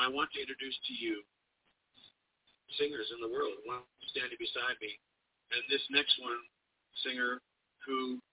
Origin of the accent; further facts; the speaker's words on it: Canada; I'm Canadian